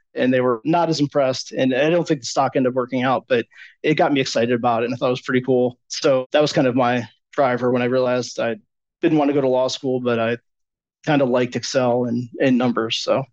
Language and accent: English; Youngstown, Ohio, United States; also born or lived in Buffalo / Rochester; Well, I was born in Western New York. I was born in Buffalo, grew up in between Buffalo and Rochester. My mother's still in Rochester. But when I was five, my family moved to Youngstown.